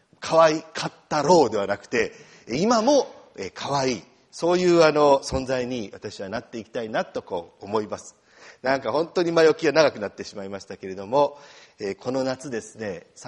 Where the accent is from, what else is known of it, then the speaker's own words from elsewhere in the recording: Marugame, Kagawa, Japan; moved away as an adult; now in Romania; 私は香川県の丸亀市出身でですね、香川県といえば皆さんうどんの産地なんですけれども